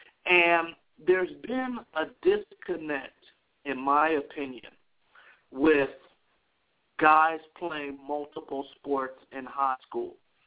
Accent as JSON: {"language": "English", "town": "San Francisco", "region": "California", "country": "United States", "tie": "born or raised there", "said": "That was something that I did growing up in San Francisco, California"}